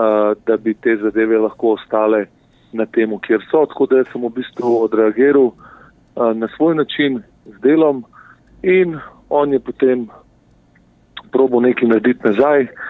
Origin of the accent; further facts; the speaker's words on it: Ljubljana, Central Slovenia, Slovenia; born there; jaz v bistvu kot rojen Ljubljančan, rojen državljan v Sloveniji soočam cel cajt s tem